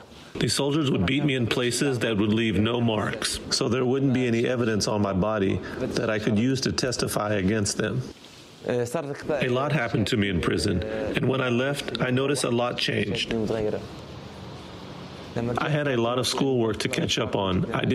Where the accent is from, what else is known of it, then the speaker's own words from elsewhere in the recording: Arub refugee camp, Hebron Governorate, Palestine; I'm from Arub refugee camp north of Hebron. I'm 15 years old and I like to cook. Arub refugee camp is full of small houses and big families.